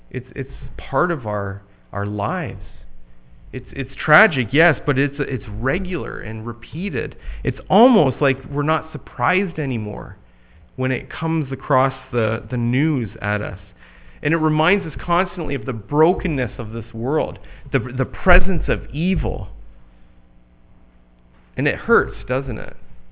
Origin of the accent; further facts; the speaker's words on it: Canada; I was back home in Canada.